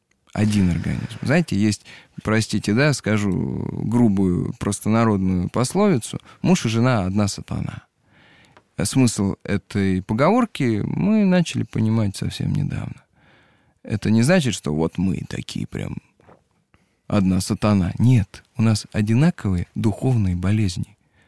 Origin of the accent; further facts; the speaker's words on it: Penza, Penza Oblast, Russia; Я из Пензы